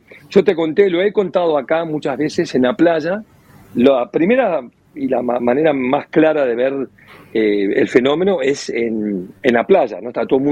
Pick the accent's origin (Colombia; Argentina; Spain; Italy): Argentina; Se ve que vengo de Argentina con renovado y fresco, con buenas energía, ¿no?